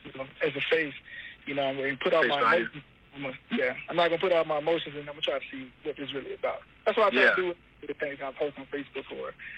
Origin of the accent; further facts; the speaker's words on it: Florida, United States; All right, so I'm from Tampa, Springs, Florida, a little small country town.